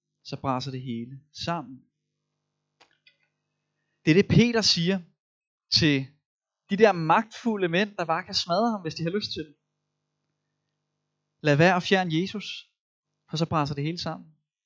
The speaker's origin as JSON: {"language": "Danish", "town": "Copenhagen", "region": "Capital Region of Denmark", "country": "Denmark", "said": "Nu er jeg jo sådan en tilflytter, jeg er egentlig københavner."}